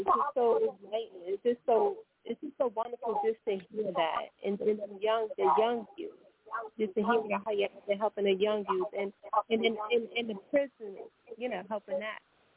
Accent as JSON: {"language": "English", "town": "Hoboken", "region": "New Jersey", "country": "United States", "tie": "born or raised there", "said": "Yes. Born and raised. Yeah."}